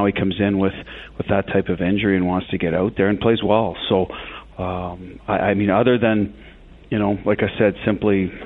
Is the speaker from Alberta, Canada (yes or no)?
no; Ottawa, Ontario, Canada; I grew up in Ottawa. I had a paper route, so I started collecting around 8, 9 years old